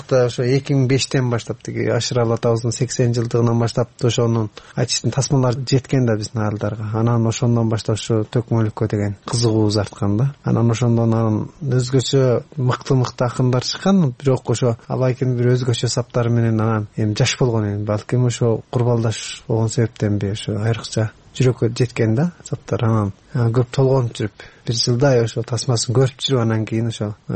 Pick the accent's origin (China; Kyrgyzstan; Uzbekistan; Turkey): China; Xinjiang; Балалыгым тиги алыскы Кулжа обласы деп коет. Кулжа обласына караганда Текеси ооданы дейт. Текеси ооданын көктөрү кыргыз улуттук айыл дейт.